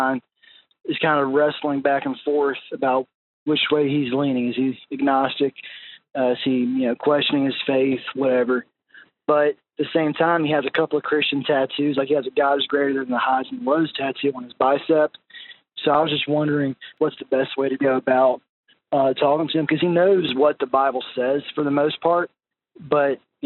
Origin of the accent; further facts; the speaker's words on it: Clinton, Mississippi, United States; I'm from Clinton, Mississippi. I go to school in Decatur, Mississippi